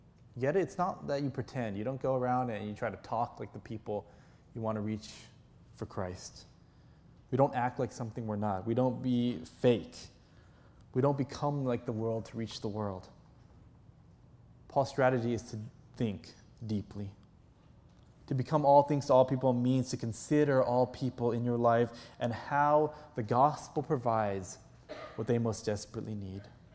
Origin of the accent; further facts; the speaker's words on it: California, United States; now in Texas, United States; I decided that I needed to get out of the mindset of being a Californian and become a Texan.